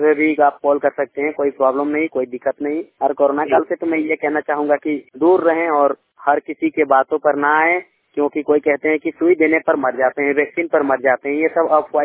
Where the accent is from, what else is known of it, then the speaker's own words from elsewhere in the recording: Jharkhand, India; मैं झारखंड से बिलोंग करता हूँ, मेरा जिला रामगढ़ है।